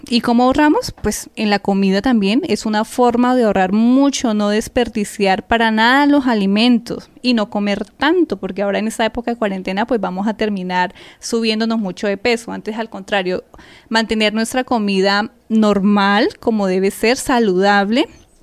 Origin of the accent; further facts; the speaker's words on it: Colombia; lo que a veces como colombianos nos caracteriza